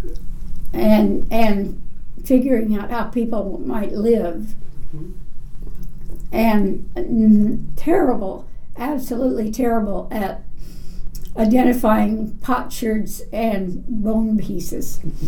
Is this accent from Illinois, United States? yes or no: yes; West Salem, Illinois, United States; And I grew up in West Salem, Illinois, which is south and east of Salem.